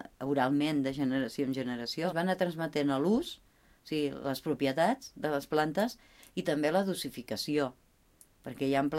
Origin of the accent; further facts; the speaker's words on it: Farrera, Catalonia, Spain; sóc de Casa Maria, de Farrera.